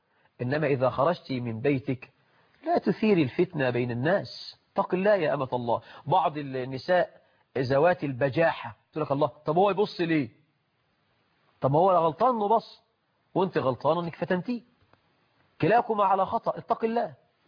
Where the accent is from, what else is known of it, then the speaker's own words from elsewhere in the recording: Egypt; ويجعل بلدنا مصر أمنا أمانا رخاء سخاء